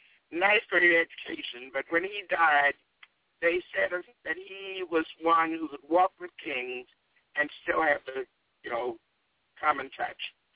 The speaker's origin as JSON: {"language": "English", "town": "Washington", "region": "District of Columbia", "country": "United States", "tie": "born or raised there", "said": "I grew up in Washington, D.C. I'm a product of the 60s."}